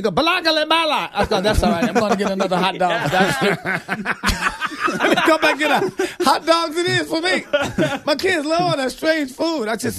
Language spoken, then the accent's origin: English; Detroit, Michigan, United States; now in Sacramento, United States; And mind you, I'm from Detroit. We have black people, white people.